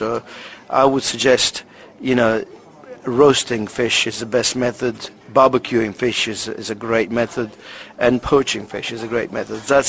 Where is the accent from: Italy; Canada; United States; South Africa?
Italy; born or raised there; English is a second language; now in London, United Kingdom